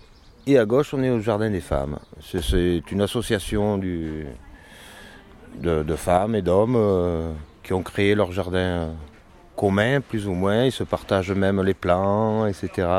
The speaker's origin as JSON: {"language": "French", "region": "Hauts-de-France", "country": "France", "said": "Mes études, elles sont nordistes, puisque je suis un nordiste."}